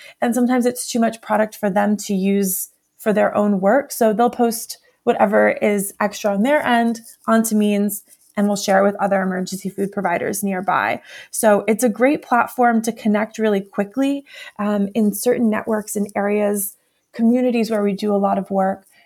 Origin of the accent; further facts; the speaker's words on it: Pennsylvania, United States; now in New York City, United States; I am from South Central Pennsylvania. I went to school in Washington, D.C., and I'm now located in New York City.